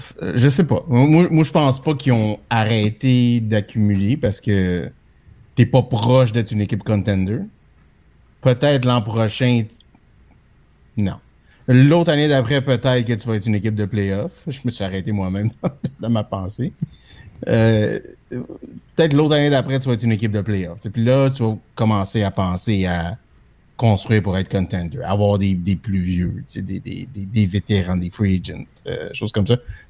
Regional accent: Montreal, Quebec, Canada; Je suis Canadien de Montréal.

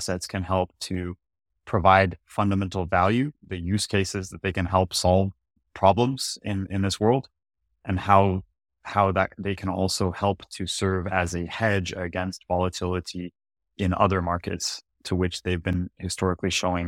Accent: California, United States; So yeah, I grew up in Silicon Valley area.

